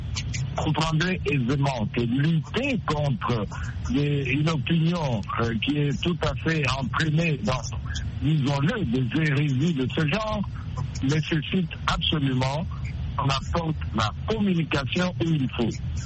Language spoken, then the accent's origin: French; DR Congo; on dénombre aujourd'hui plus ou moins 15 000 cas suspects de la maladie d'un chez nous au Congo